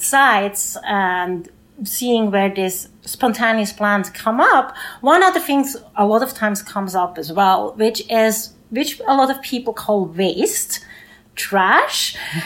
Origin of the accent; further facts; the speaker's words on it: Switzerland; As you guys can hear, I have an accent. I'm originally from Switzerland, where, say, like Artemisia mugwort exists, where I grew up in a village